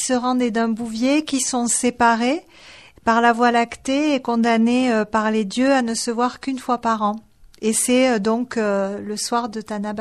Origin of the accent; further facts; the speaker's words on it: Toulouse, Occitanie, France; accent: Toulouse; J'ai l'accent toulousain surtout.